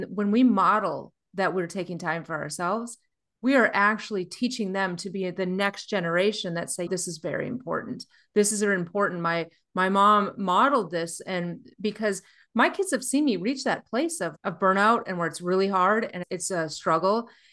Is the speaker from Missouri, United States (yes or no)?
no; Minnesota, United States; now in Nashville, United States; I live in Nashville now, but I grew up in Minnesota.